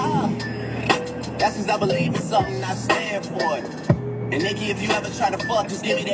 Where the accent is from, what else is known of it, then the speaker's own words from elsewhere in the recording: New Orleans, Louisiana, United States; I'm from Holly Grove, the holy Mecca.